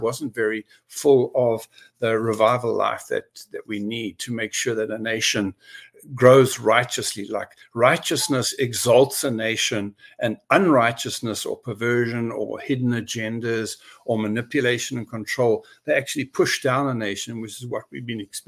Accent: South Africa; now in United Kingdom; growing up in South Africa

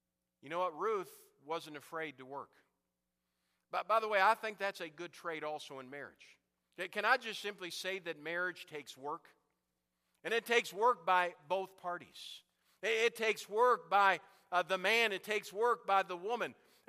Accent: New Ulm, Minnesota, United States; I can remember as a teenager growing up in New Ulm, Minnesota.

